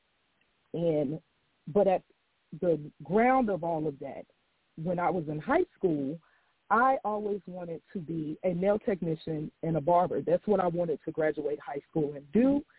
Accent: Augusta, Georgia, United States; I am from Augusta, a Georgia native.

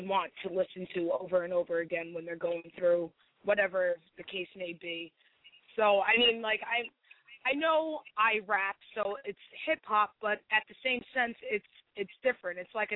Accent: New Jersey, United States; I'm from Jersey, born and raised Central Jersey. I rep it all day, you know. Not a small town. It's not like a big city or anything.

